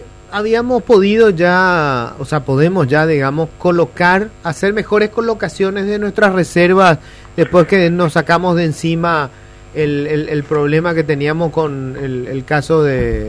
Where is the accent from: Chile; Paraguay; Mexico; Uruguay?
Paraguay; como paraguayos